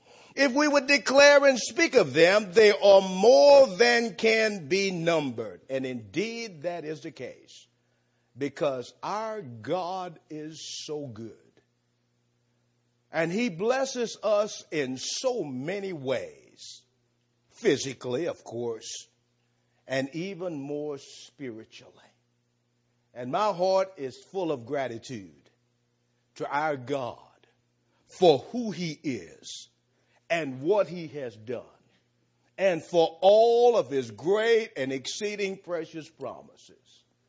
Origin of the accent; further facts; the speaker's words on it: Houston, Texas, United States; I'm from Houston, Texas. Why would I be so happy about cold weather?